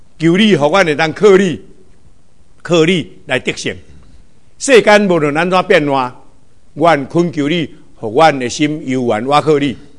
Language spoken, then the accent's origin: Chinese; Taiwan; now in United States; 我的故乡台湾也有很大的变化。我的美国明年的选举也不知道要怎样